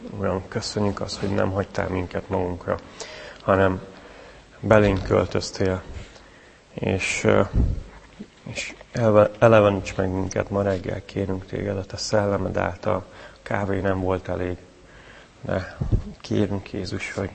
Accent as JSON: {"language": "Hungarian", "town": "Debrecen", "region": "Hajdú-Bihar", "country": "Hungary", "tie": "born or raised there", "moved": "as an adult", "said": "én egyébként debreceni vagyok. Ott születtem. oda jártam iskolába. 18 éves koromig Debrecenben éltem. Az Ady Endre gimnáziumba jártam."}